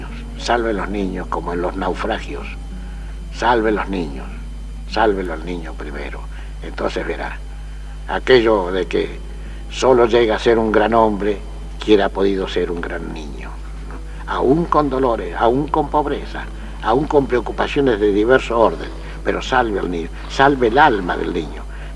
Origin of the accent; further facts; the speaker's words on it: Argentina; Nosotros somos argentinos hasta que hemos ganado la elección o la hemos perdido.